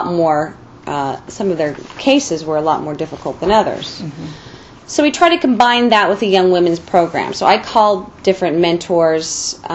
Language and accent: English; Bountiful, Utah, United States; I'm from Bountiful, Utah, which is about 15 minutes north of Salt Lake.